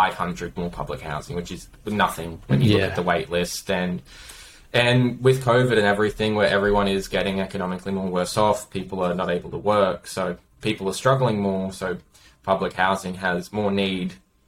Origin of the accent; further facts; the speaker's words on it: Sunshine Coast, Queensland, Australia; I'm from the Sunshine Coast originally. which was constantly growing massively.